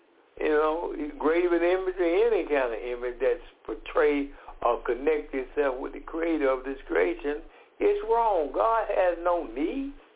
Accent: Decatur, Georgia, United States; from Decatur, Georgia.

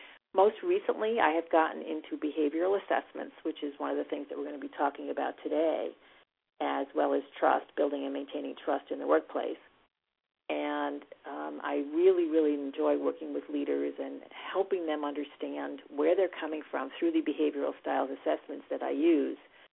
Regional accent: New York, United States; accent: East Coast; was born and raised in New York, so if you hear this East Coast accent, you'll know where it's coming from.

